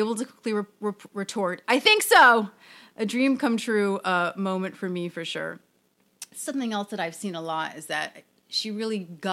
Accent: Atlanta, Georgia, United States; I told her I came from Atlanta, the capital of Coca-Cola.

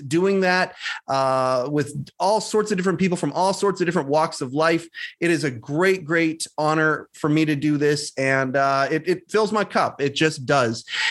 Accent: Canada; you know I'm a Canadian, and hockey is my thing.

